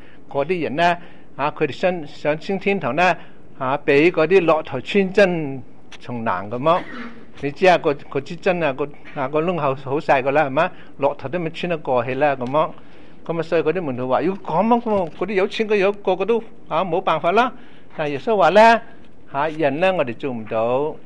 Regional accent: China; now in Canada; 中国大陆嘅时候打仗嘅时候咧，啊，我哋中国人咧又嚟咗啊

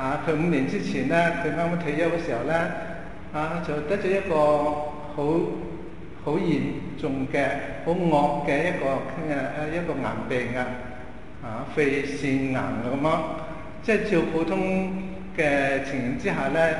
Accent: China; 我们中国人

